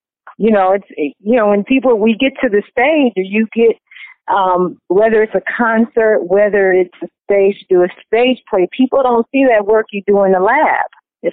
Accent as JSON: {"language": "English", "region": "New York", "country": "United States", "said": "because I am from New York, and I'm jaded."}